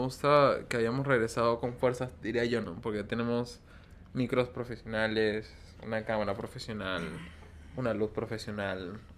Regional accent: Venezuela; Soy venezolano, yo vi una dictadura.

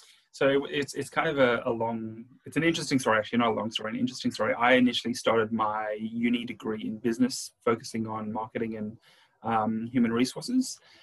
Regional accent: South Africa; also born or lived in Adelaide, Australia / Brisbane, Australia; now in Australia; I lived in Adelaide. So I have a bit of an accent. I'm from South Africa originally, but immigrated to Australia, and then we moved to Adelaide

